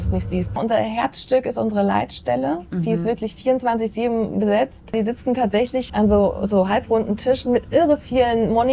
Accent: Frankfurt, Hesse, Germany; Ich komme aus Frankfurt. Also Frankfurt ist für mich echt zu Hause. Ich bin hier aufgewachsen.

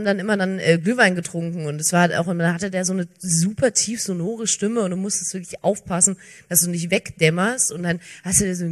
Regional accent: Bavaria, Germany; ich komme ja gar nicht aus Franken, ich komme aus Bayerisch-Schwaben.

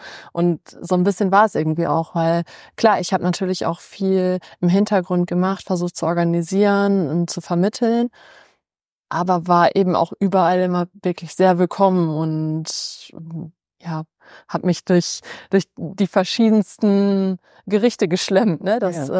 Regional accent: Versmold, North Rhine-Westphalia, Germany; Ich komme aus Versmold. Ja, eher ländlich.

